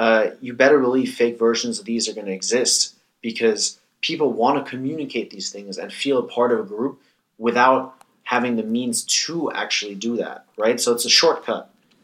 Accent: Thailand; When I was growing up in Thailand

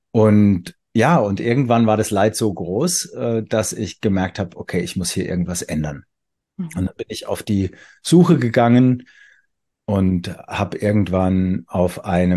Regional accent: Weinheim, Baden-Württemberg, Germany; born there; Ich wohne wieder in meiner Geburtsstadt Weinheim, dem ich eine ganze Weile in der Welt unterwegs war.

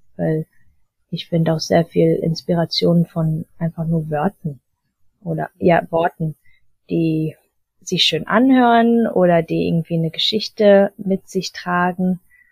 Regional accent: Balearic Islands, Spain; moved away as an adult; now in Ireland; und dann in der Schule haben wir Spanisch und Mallorquin gesprochen, weil ich bin in Mallorca aufgewachsen. Dann zu Hause war nur Deutsch. Und jetzt, als ich dann 18 war, bin ich dann nach Irland gezogen

